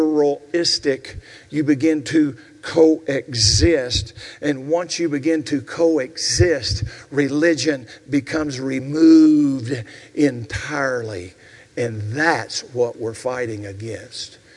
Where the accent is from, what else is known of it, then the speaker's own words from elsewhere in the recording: Southern United States, United States; I was raised in the South. I hung out. There was only two cultures, black and white.